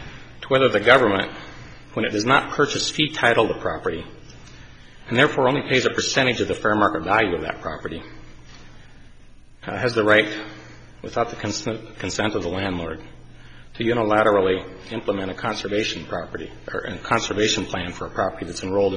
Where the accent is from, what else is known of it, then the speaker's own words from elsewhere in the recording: Kalispell, Montana, United States; I'm from Kalispell, Montana.